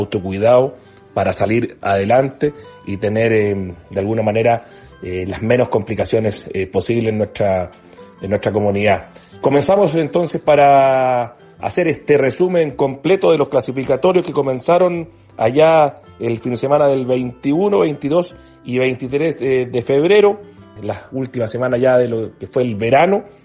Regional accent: Chile; comprometidos como somos los chilenos.

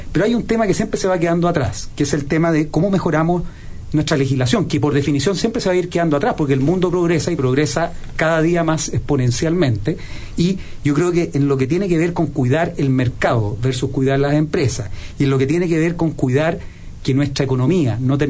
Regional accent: Chile; nosotros somos corruptos como chilenos

